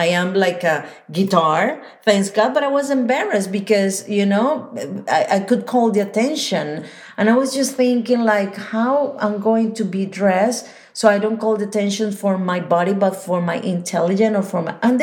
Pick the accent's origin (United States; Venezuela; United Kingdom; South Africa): Venezuela; English is a second language; Being South American or Venezuelan and talking and listening to you ladies about sexiness is being such a hassle for me, you know, because at the end of the day in Venezuela, I think Latino girls are considered being sexy all the time.